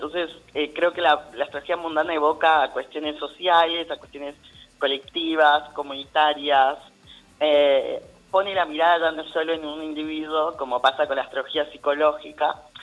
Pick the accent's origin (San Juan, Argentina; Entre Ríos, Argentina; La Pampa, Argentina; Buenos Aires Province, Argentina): San Juan, Argentina; yo soy provinciano orgulloso sanjuanino, y no sé